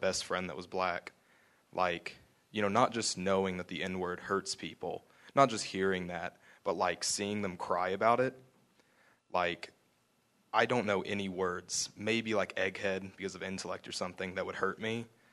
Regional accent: Moore, Oklahoma, United States; I have black friends. I have Mexican friends. I grew up in Moore, Oklahoma.

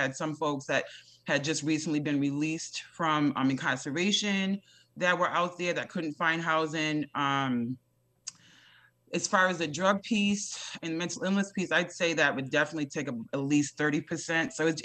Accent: Rhode Island, United States; And, you know, I come from Rhode Island and it was very, very prevalent there.

